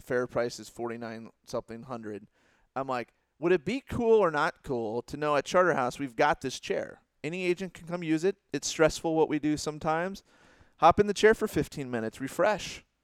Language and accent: English; Ames, Iowa, United States; I think my wife grew up the same way. We grew up in the same town. We're both from Ames